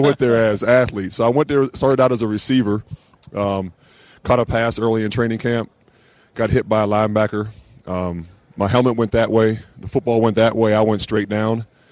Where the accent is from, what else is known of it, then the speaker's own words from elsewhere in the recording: Pittsburgh, Pennsylvania, United States; In Pittsburgh, correct. Born and raised in Pittsburgh. Played basketball all my life.